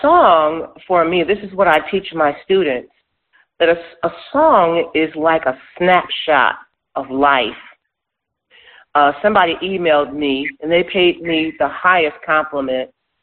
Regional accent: Michigan, United States; I love the music of … because I grew up near Detroit.

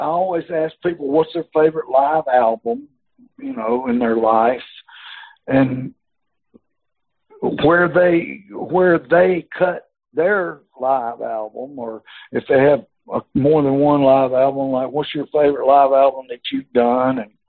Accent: Georgia, United States; that little town I grew up in South Georgia was 70 miles from Macon.

